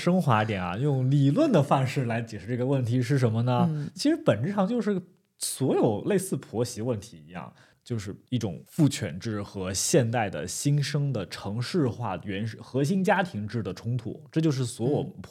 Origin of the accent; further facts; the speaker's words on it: Anhui, China; 我老家是安徽的，然后我家里人已经不在上海很久了，他们全都回安徽了